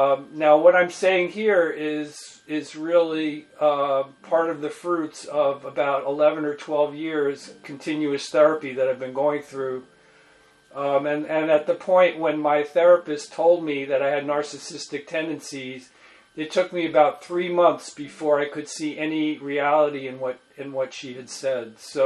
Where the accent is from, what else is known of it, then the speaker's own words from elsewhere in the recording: Brooklyn, New York, United States; I grew up in Brooklyn, and I grew up in a community that was split between Italians and Jews.